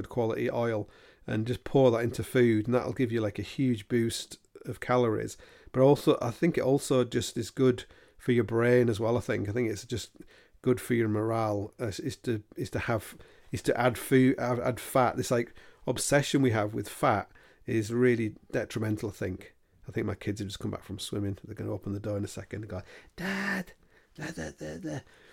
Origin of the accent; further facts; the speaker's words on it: Hull, Yorkshire and the Humber, United Kingdom; Where when I grew up in Hull, because it was like a fishing city